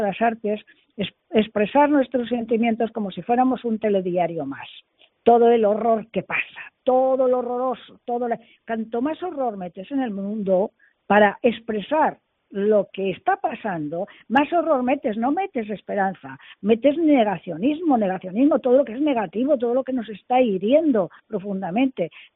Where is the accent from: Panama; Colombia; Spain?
Spain; nuestros genes como españoles